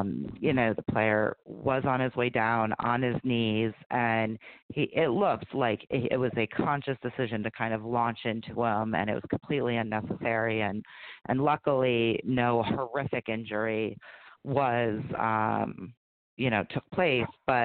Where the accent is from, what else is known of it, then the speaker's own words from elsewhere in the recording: Chicago, Illinois, United States; born there; I was born in Chicago on that Ditka Bears defense